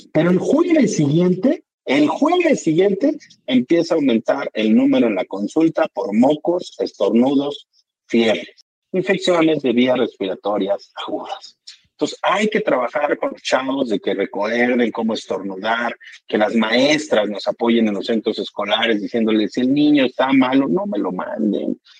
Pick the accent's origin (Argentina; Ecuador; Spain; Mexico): Mexico; Morelos; en Morelos estamos rodeados, afortunadamente, bendito Dios mi tierra, de muchos árboles